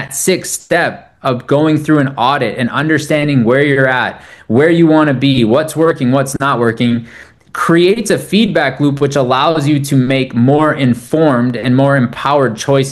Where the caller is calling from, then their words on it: Austin, Texas, United States; I mean, I'm calling in from Austin